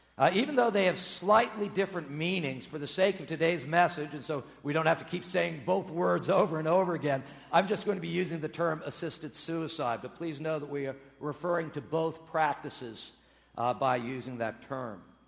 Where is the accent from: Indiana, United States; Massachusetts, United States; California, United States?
Massachusetts, United States; Right now in the state of Massachusetts, my home state, where I hail from